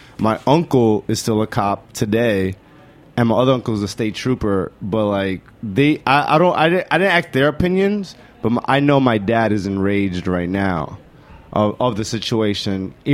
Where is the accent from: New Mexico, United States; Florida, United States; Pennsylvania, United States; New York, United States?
New York, United States; I was born in Bushwick, raised in the Lower.